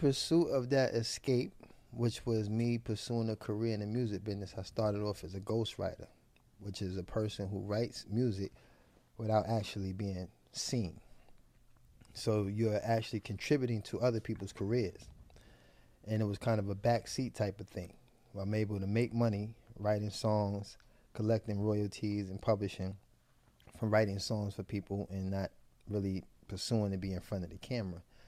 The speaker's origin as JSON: {"language": "English", "town": "Harlem", "region": "New York", "country": "United States", "tie": "born or raised there", "said": "Yep, born and raised in Harlem, New York yeah."}